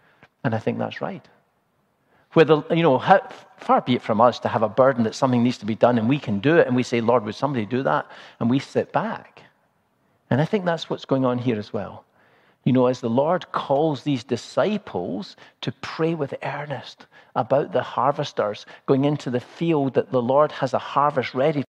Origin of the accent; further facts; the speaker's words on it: Glasgow, Scotland, United Kingdom; I'm from Glasgow. I'm a city boy.